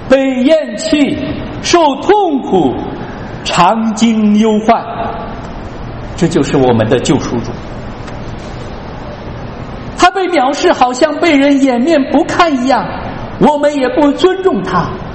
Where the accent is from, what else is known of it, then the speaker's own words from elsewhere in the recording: Qinghai, China; 我从小在青海长大，我知道牧羊人。